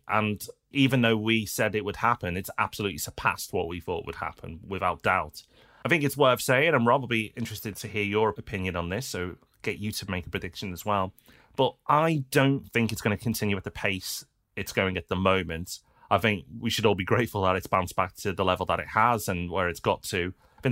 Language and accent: English; Liverpool, North West England, United Kingdom; And I am from Liverpool, so trust me, that's not easy to say.